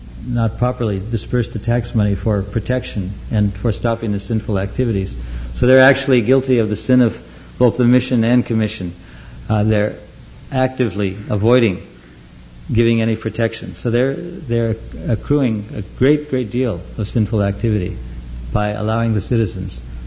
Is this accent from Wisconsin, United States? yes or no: no; Oregon, United States; When I was young, I grew up in Oregon, all the liquor was dispensed in state-owned liquor stores.